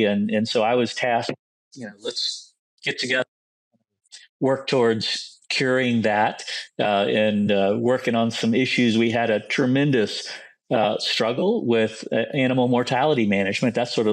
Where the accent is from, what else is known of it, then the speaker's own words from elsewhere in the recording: Ohio, United States; now in Virginia, United States; I grew up in Ohio in farm country, small area, and I just realized maybe Baltimore wasn't the place for me to go right away at that age.